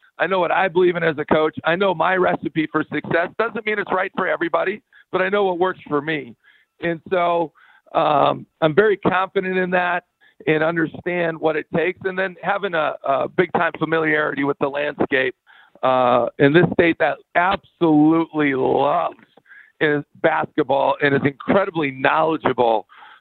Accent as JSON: {"language": "English", "town": "Stephen", "region": "Minnesota", "country": "United States", "said": "I'm a guy from Stephen, Minnesota, graduated number two in my class. There were 18 of us."}